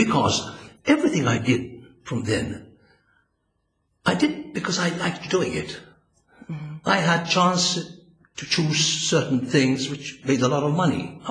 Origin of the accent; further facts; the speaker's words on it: Malta; also born or lived in Gozo; My father was a doctor there for 2 years, so Papa had to come back to Malta when I was just 15 days old.